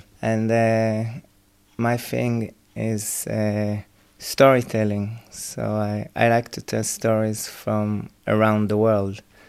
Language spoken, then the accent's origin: English; Israel; now in Ireland; Originally, I'm from Israel. So we came about 11 and a half years ago, and we joined the Camp Hill community in County Kilkenny. And we lived in that community for 6 years.